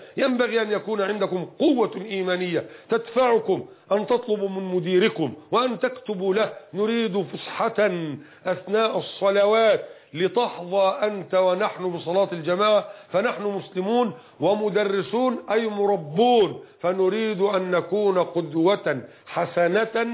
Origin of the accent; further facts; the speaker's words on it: Egypt; وإحنا عندنا في مصر هنا يأكلون المكرونة والرز